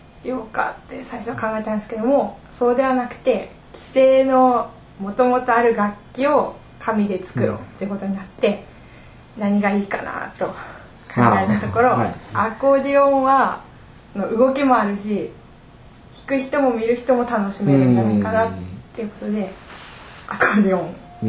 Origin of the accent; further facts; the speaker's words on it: Echizen, Fukui, Japan; その私たちの地元である越前市を、越前和紙を使うことによって開いていこう。